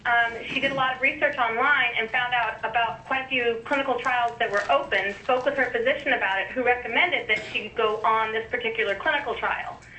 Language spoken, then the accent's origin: English; Fairbanks, Alaska, United States; I was born and raised here in Fairbanks